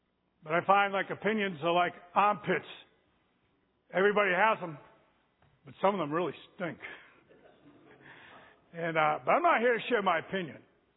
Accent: Boston, Massachusetts, United States; also born or lived in St. Louis / Pittsburgh; I am from Boston, and I wouldn't say I'm a Brady fan, because I learned to always identify wherever I am.

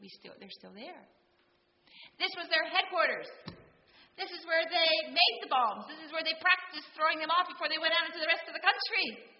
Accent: Pennsylvania, United States; I'm from Western PA, I can say this.

